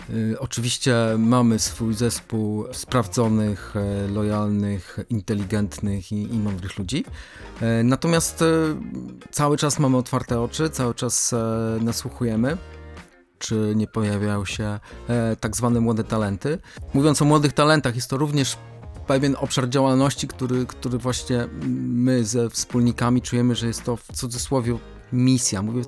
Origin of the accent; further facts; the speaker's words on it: Szczecin, West Pomeranian Voivodeship, Poland; Jesteśmy wszyscy ze Szczecina, stąd są nasze korzenie.